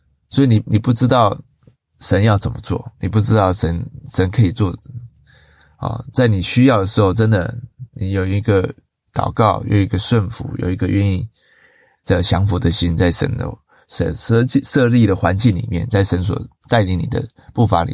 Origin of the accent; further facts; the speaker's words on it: China; 以前战乱啊，以前动乱啊的日子，我们中国人都已经走过来了。